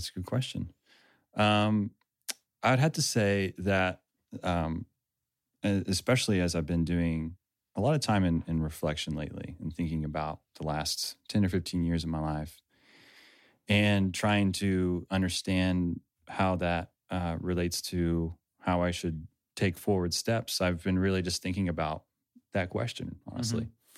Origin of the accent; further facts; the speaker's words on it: Siloam Springs, Arkansas, United States; I grew up in Silent Springs. And so that's where I went to high school